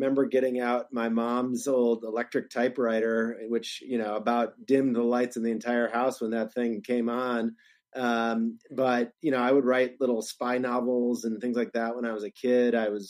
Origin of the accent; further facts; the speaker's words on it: Wisconsin, United States; I'm from Wisconsin originally, as you mentioned in my bio